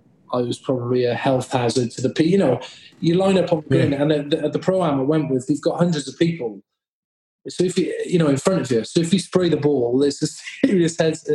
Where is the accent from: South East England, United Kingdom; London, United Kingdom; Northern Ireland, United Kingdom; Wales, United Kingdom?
Wales, United Kingdom; And I know, look, from being a Welsh rugby player in Wales, you have people come up to you and ask you for photos